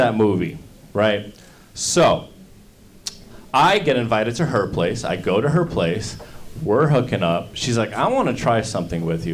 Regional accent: Miami, Florida, United States; I went to Florida State. I'm from Miami originally.

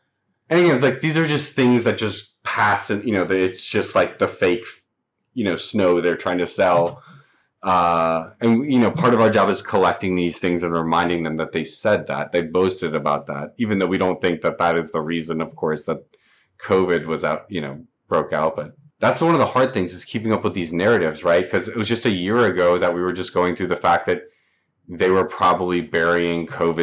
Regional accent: the South, United States; I'm from the South as well.

